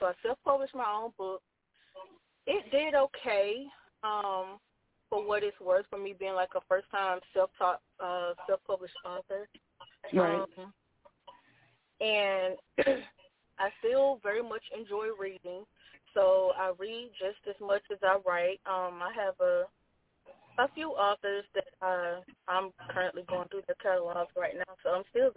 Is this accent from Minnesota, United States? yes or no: no; Georgia, United States; Okay, so I am a Southern Belle. I am from Georgia, born and raised.